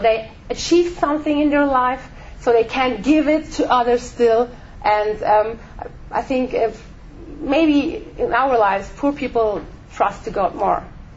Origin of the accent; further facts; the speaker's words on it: Bavaria, Germany; I'm from Bavaria.